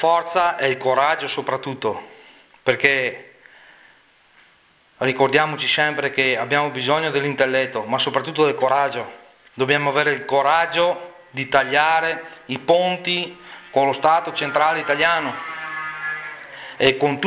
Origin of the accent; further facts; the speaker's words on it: Veneto, Italy; noi come veneti abbiamo perso la nostra dignità.